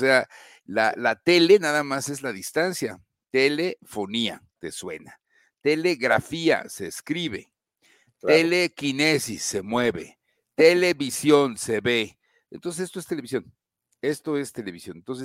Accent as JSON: {"language": "Spanish", "region": "Mexico City", "country": "Mexico", "tie": "born or raised there", "said": "Así en Ciudad de México, sí, así es."}